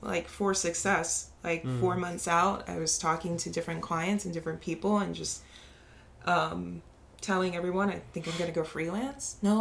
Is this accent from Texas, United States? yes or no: yes; San Antonio, Texas, United States; and because I was from San Antonio, nobody.